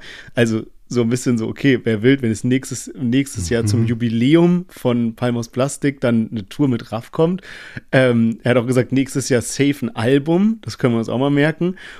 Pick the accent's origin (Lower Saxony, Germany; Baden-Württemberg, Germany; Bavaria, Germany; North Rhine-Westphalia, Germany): Baden-Württemberg, Germany; Heidelberg; wir kommen aus Heidelberg, und da kommt eben auch diese Connection her.